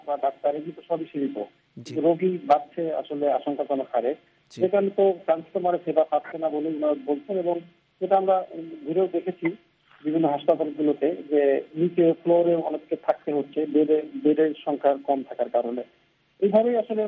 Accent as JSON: {"language": "Bangla", "town": "Khulna", "region": "Khulna Division", "country": "Bangladesh", "said": "একজন সাংবাদিক এবং একজন খুলনার নাগরিক হিসেবে আমি যেটা দেখছি সেটি হলো এই, আমরা কিন্তু খুলনার মানুষ খুবই উদ্বিগ্ন"}